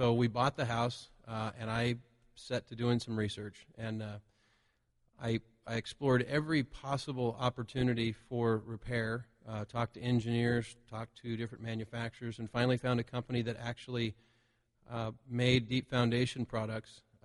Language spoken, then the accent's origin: English; Roseburg, Oregon, United States; I'm a third-generation excavation and utility contractor in Oregon. I was born and raised in Roseburg, and my family's been in the excavation business in southern Oregon since the 1940s.